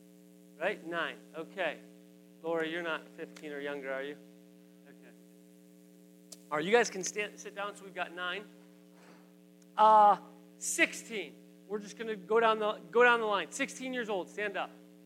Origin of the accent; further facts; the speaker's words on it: North Carolina, United States; I'm from North Carolina. Are we good? All right, I'm from North Carolina.